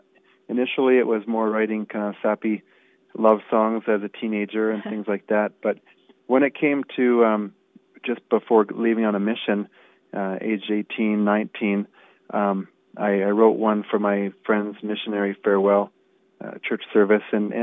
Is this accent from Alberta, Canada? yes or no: yes; Alberta, Canada; I'm from Alberta, Canada, and I've been doing this for quite a few years.